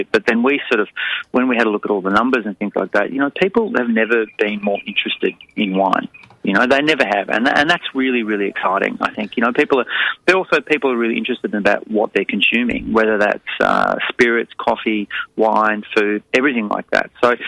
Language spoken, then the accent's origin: English; Australia; forget that we're incredibly, you know, biased that we come from Australia.